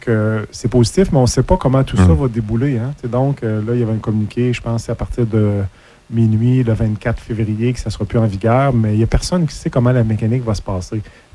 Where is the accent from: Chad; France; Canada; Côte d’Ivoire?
Canada; on veut qu'eux investissent dans le domaine de l'automobile chez nous, au Canada.